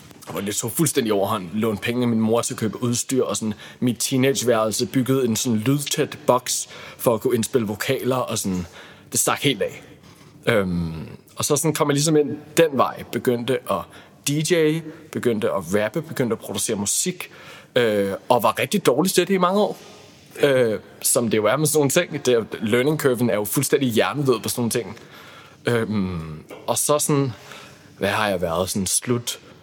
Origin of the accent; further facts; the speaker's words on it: Hvidovre, Capital Region of Denmark, Denmark; Jeg kommer fra Hvidovre. God gammel.